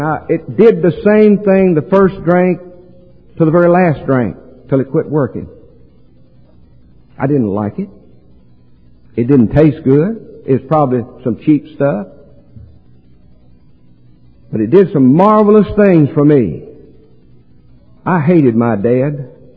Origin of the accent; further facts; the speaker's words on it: Kannapolis, North Carolina, United States; Now, my little hometown of Kannapolis, North Carolina, railroad tracks run right down through the middle of it.